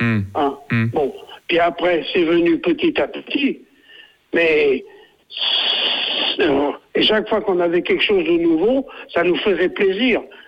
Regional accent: Brittany, France; Moi, je suis breton, les bretons mangent des crabes, mais les crabes ne mangent pas les bretons.

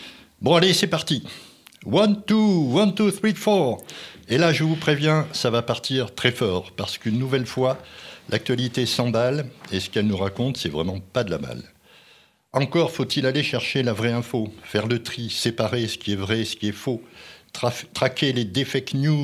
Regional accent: Auvergne-Rhône-Alpes, France; Et que dire d'ici chez nous en Beaujolais ?

